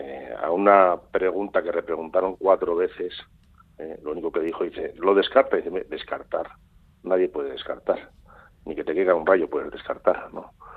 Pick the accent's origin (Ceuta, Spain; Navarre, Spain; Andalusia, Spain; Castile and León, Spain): Navarre, Spain; comunidad es complicada y diferente es la mía, es la Navarra, la que yo aprecio y quiero mucho, ¿no? Pero somos así los navarros.